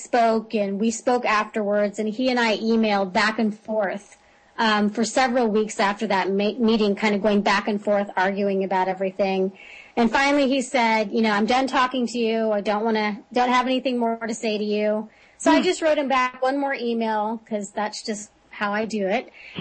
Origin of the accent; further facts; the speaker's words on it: Texas, United States; I believed, I'm from Texas, they're based in Texas, I thought it would be all Texas friendly